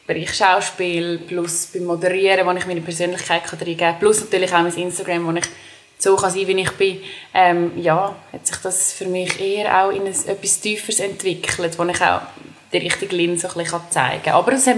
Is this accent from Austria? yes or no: no; Dallenwil, Nidwalden, Switzerland; Ich bin ursprünglich aus Nidwalden. Ich bin in Dallewil geboren. Es ist ein kleines Dörfchen in Nidwalden. Ich bin mit 3 Schwestern aufgewachsen.